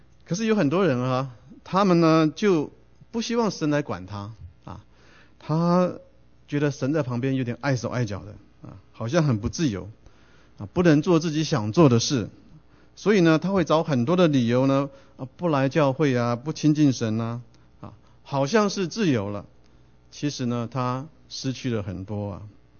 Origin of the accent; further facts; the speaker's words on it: China; 我们中国人哈，常常在逢年过节的时候呢，都会彼此问候哈